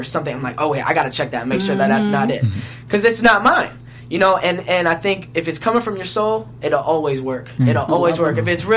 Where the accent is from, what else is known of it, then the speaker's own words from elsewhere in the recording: Seattle, Washington, United States; You know, I'm from Seattle. And there's not much music pop like scene up there.